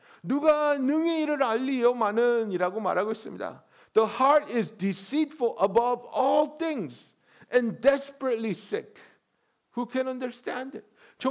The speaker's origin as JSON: {"language": "Korean", "country": "South Korea", "tie": "born or raised there", "said": "제가 어렸을 때 살던 한국은 그런 게 아니었어요."}